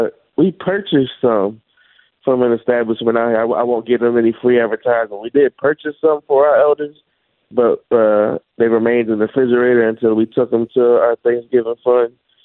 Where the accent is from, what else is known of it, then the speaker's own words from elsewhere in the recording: Atlanta, Georgia, United States; now in Philadelphia, United States; So whenever these two teams play, it's always a delight for me, of course, like being my hometown and then my current home.